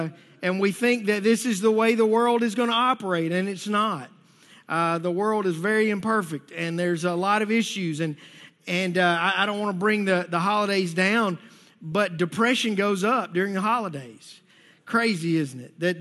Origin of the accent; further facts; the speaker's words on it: United States; These are all American ideas, and I'm American through and through.